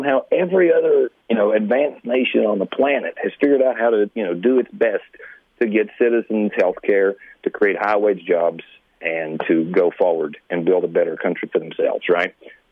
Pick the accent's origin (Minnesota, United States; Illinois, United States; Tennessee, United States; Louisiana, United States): Tennessee, United States; I'm from Northeast Tennessee, and it's a really Republican area, really Republican.